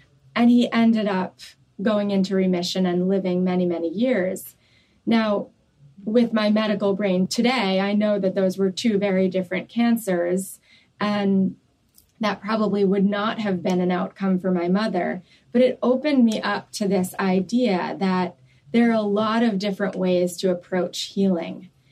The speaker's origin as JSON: {"language": "English", "region": "New York", "country": "United States", "tie": "born or raised there", "said": "I grew up in New York."}